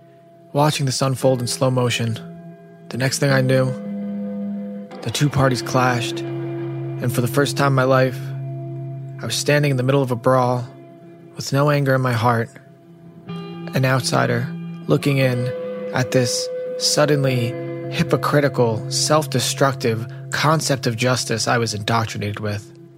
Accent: Long Island, New York, United States; My fighting days culminated at the age of 19 in my hometown of Long Island, New York.

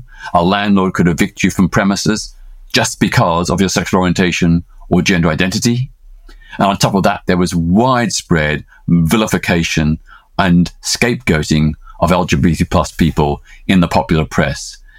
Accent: Australia; born there; many people objected to the fact that I was born in Australia

